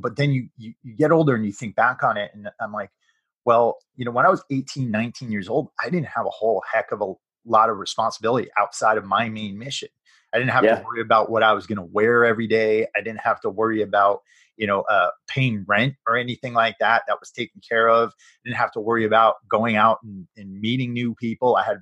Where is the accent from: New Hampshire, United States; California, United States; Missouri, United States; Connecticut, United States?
Connecticut, United States; also born or lived in New England; No, I'm from Connecticut originally.